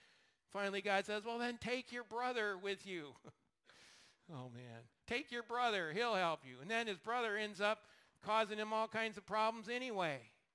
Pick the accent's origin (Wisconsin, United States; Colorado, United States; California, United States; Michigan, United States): Wisconsin, United States; And I'm like, first of all, we don't have an accent. You have an accent. And secondly, we're from Wisconsin.